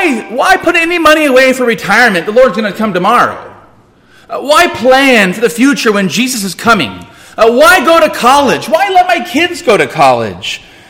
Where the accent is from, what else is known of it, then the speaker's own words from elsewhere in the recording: United States; I'm speaking as an American.